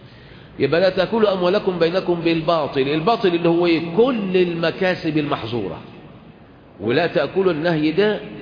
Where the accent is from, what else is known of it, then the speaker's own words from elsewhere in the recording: Egypt; احنا بقى كمصريين